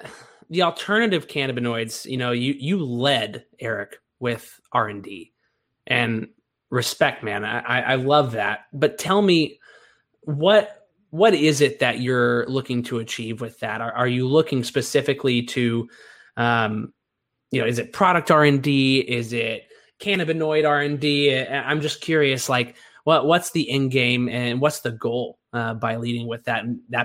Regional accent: Kentucky, United States; also born or lived in Tennessee; You know, I have cousins all over the place. I'm from Kentucky in Tennessee.

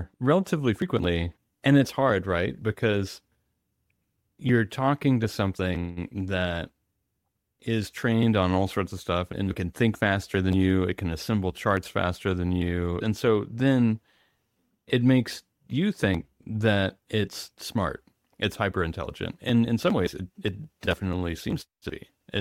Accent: Midwest, United States; I grew up in the Midwest.

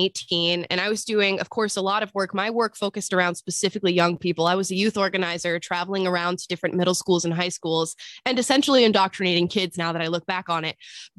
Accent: Florida, United States; born or raised there

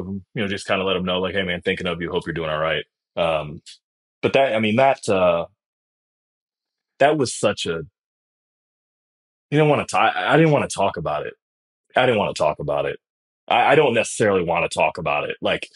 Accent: Akron, Ohio, United States; I grew up in Akron

